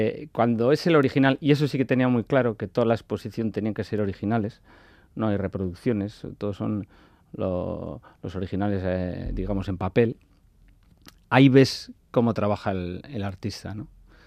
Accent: San Sebastián, Basque Country, Spain; born there; A mí me da igual, mi padre es vizcaíno, mi madre navarra, yo nací en Donosti por casualidad.

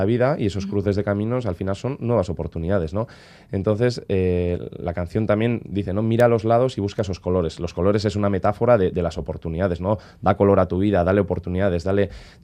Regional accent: Yécora, Basque Country, Spain; nosotros somos de Yécora, es un pequeño pueblo de 200 habitantes en Río Jalavesa.

